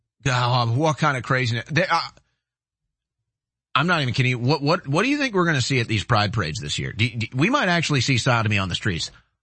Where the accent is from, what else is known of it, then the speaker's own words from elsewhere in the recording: Canada; See, I'm Canadian like you.